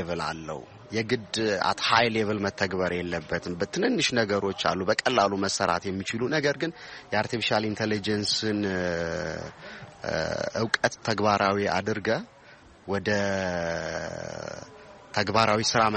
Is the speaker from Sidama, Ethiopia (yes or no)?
yes; Wondo Genet, Sidama, Ethiopia; now in Modena, Italy; ከጣሊያን ሞዴና ነው የመጣሁት። ተወልጄ ያደግኩት ወንዶ ገነት የሚባል ከተማ ነው።